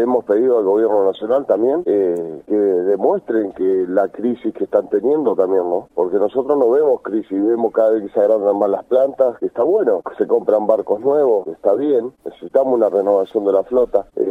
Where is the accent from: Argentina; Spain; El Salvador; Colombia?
Argentina; duele como argentino que en otro país ya se haya hablado de esto